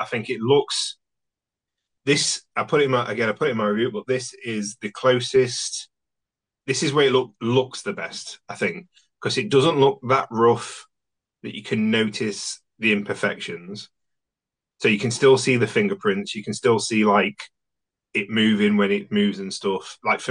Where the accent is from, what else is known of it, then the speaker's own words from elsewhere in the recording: United Kingdom; especially as a Brit